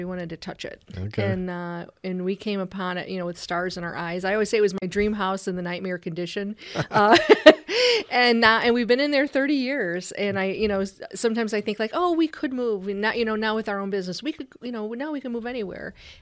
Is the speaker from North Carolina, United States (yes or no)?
no; Chicago, Illinois, United States; now in Crown Point, United States; I'm originally from Chicago, the southeast side of Chicago, and we moved out to Crown Point, Indiana in 1988, bought an old farmhouse.